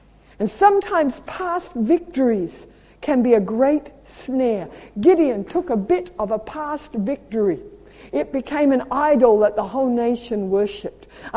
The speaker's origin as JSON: {"language": "English", "country": "Australia", "moved": "as an adult", "lives_now": "South Africa", "said": "I know, I moved from Australia to live in South Africa."}